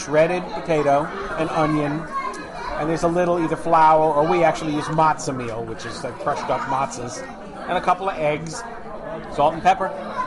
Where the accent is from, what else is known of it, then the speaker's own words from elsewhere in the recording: New York City, New York, United States; I grew up in New York City in a really big